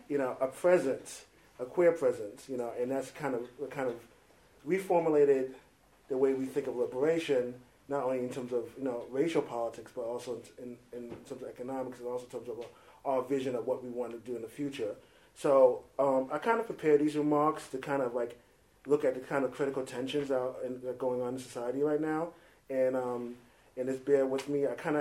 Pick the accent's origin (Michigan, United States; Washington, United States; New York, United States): New York, United States; I'm from New York, you know, fashion is in my genes, so to speak.